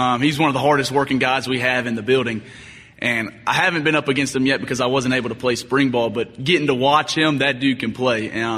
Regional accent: Georgia, United States; I'm from Georgia, the great state of Georgia

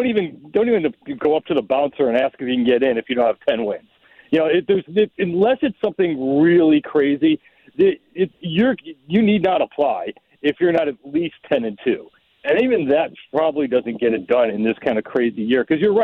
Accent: Chicago, Illinois, United States; and I'm from Chicago, so I'm very familiar with St. Louis

